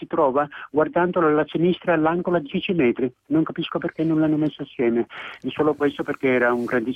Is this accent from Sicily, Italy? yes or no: yes; Sicily, Italy; avevo 18 anni, sono siciliano d'Orbera, una scappettata dall'Africa